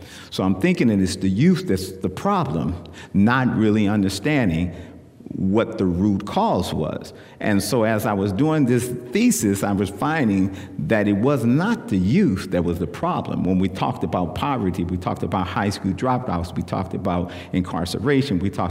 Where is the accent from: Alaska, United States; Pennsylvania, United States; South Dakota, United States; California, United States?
California, United States; Oakland; Allen Temple Baptist Church, which is the church that I grew up in Oakland.